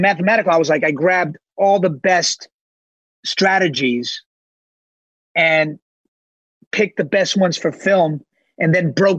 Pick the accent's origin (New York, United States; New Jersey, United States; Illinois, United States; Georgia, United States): New York, United States; New York City; But luckily, I grew up in New York, and it was like, wait a minute.